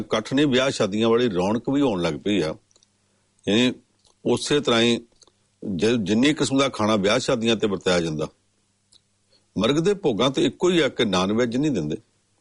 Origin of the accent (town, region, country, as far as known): Punjab, India